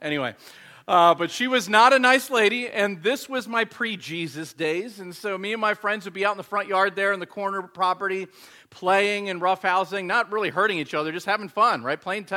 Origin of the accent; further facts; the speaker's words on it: Bel Air, Maryland, United States; also born or lived in Houston, Texas / Louisiana; I was born in Houston, Texas. We moved down here to Maryland, or down to Maryland for a little bit, and then I was living in Louisiana, and then back to Maryland to where actually the house I grew up